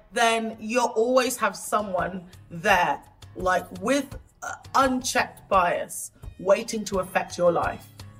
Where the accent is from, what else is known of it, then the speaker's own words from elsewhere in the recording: England, United Kingdom; But also, like, I'm an English woman. And so I've come from the OGs.